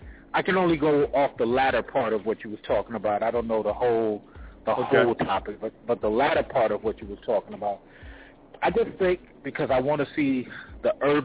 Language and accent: English; Oakland, California, United States; No, I'm from Oakland, Black Panther, California.